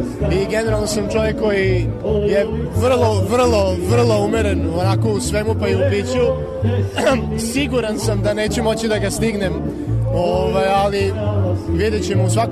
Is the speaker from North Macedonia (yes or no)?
no; Vojvodina, Serbia; smo primili ove Sremce malo vamo kod nas u Bačku, u goste.